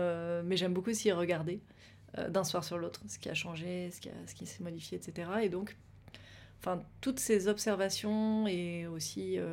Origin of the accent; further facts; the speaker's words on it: Paris, Île-de-France, France; le fait d'avoir mon appart à Paris, ma famille ici, c'est sûr que je me sens très chez moi à Paris et plutôt en sécurité. Enfin, je me sens chez moi. Ça m'est très familier. C'est là que j'ai grandi